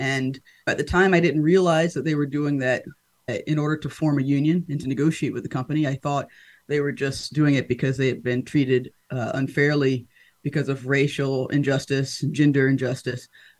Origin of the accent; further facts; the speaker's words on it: North Carolina, United States; I'm originally from North Carolina. I did not grow up with a labor family or in like a movement kind of environment